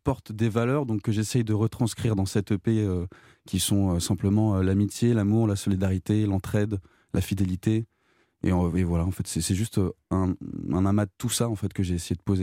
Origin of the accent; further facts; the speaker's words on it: Angers, Pays de la Loire, France; Alors, tout d'abord, je viens d'Angers.